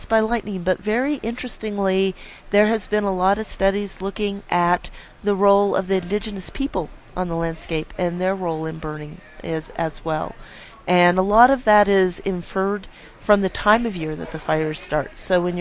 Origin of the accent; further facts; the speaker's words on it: Albuquerque, New Mexico, United States; I grew up in Albuquerque. My dad worked in Los Alamos, and my mom was a teacher.